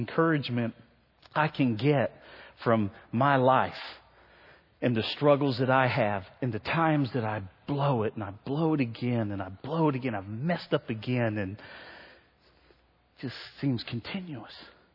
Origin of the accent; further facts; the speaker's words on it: Cincinnati, Ohio, United States; from Cincinnati, right?